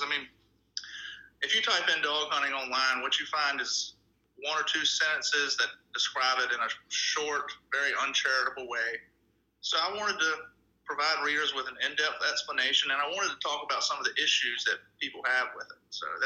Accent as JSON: {"language": "English", "region": "Virginia", "country": "United States", "said": "Yeah, I'm from Southeast Virginia."}